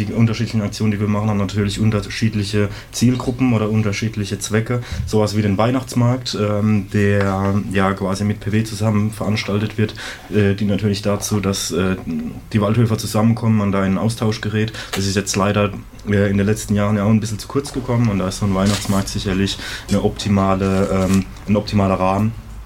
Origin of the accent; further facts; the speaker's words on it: Mannheim, Baden-Württemberg, Germany; Wir sind alle stolze Mannheimer